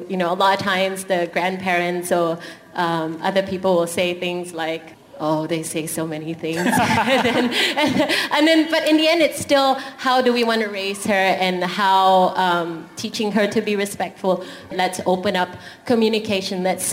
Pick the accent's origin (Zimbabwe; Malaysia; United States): Malaysia; My husband, I am Malaysian Chinese and he's American Caucasian.